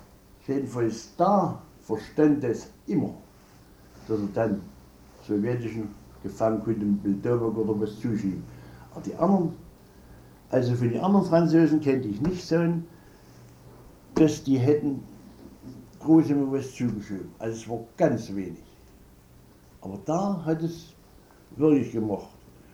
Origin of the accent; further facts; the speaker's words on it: Italy; Ich war Italiener.